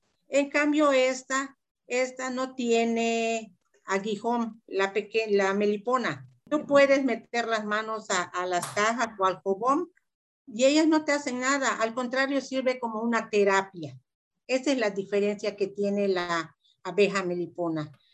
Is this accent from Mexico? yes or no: yes; Mérida, Yucatán, Mexico; born there; moved away as an adult; now in Cancún, Mexico; Yo nací en Mérida y ya terminando los estudios me fui a la ciudad de Cancún